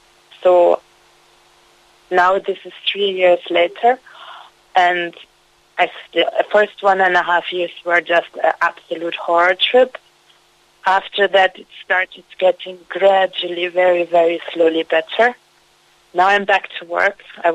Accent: Germany; English is a second language; moved away as an adult; now in Ireland; I'm an expat working in Ireland. I'm originally from Germany.

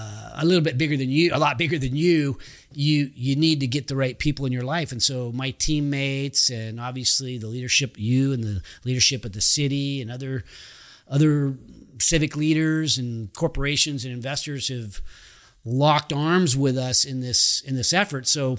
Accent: Roseville, United States; also born or lived in Japan; I was born in Japan, but my kids were born in Roseville.

